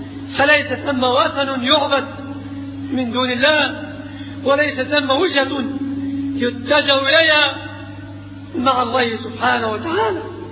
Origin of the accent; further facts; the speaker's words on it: Egypt; في بلادنا مصر